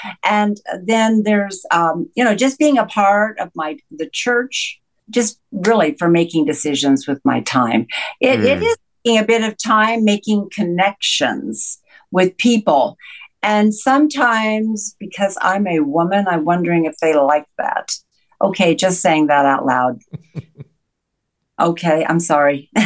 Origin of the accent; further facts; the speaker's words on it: California, United States; I grew up in Southern California, it was popular before it was popular.